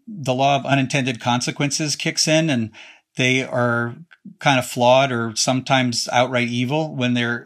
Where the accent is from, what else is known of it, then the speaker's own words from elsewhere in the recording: New York City, New York, United States; Because he had a car when we grew up in New York City, but he didn't have a garage.